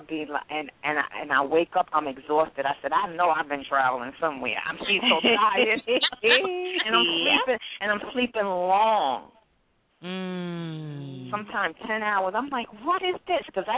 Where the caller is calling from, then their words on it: New York, United States; I'm calling from New York.